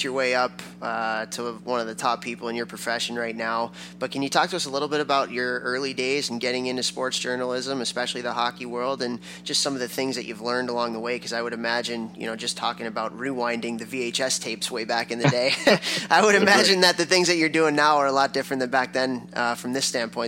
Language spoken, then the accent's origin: English; Chicago, Illinois, United States; I grew up in Chicago back in the days when they weren't putting any home games on TV